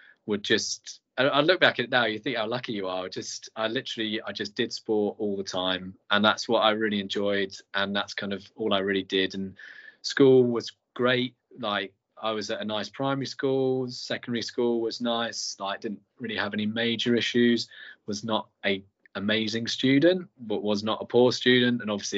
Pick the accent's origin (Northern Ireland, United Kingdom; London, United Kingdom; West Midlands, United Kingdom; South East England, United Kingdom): South East England, United Kingdom; So I'm from deepest, darkest Sussex, which is so East Sussex near Brighton, really.